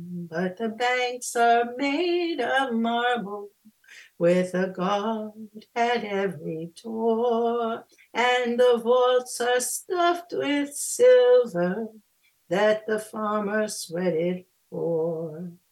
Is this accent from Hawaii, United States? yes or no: no; Brooklyn, New York, United States; And that was a different world indeed from where I grew up in Brooklyn.